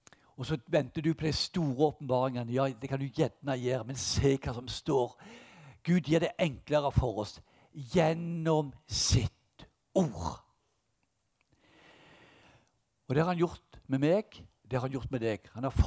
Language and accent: Norwegian; Ganddal, Rogaland, Norway; som jeg fikk av yngreslederen min da jeg var 13-14 år hjemme på Gandal